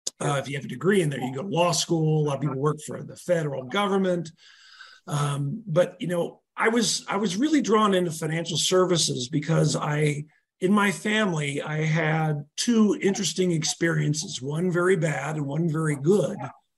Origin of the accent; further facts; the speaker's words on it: Dayton, Ohio, United States; now in Cincinnati, United States; Well, you know, I grew up in Southwest Ohio. I reside in Cincinnati, but I grew up in Dayton, Ohio, about an hour north.